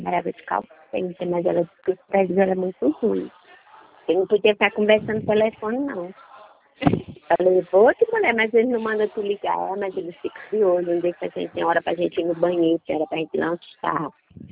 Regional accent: Northeast Region, Brazil; Eu sou nordestina, eu gosto de forró, mulher, tão lindo.

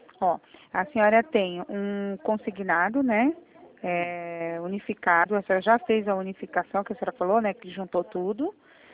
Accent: Itatiba, São Paulo, Brazil; Eu sou de Itatiba, né?

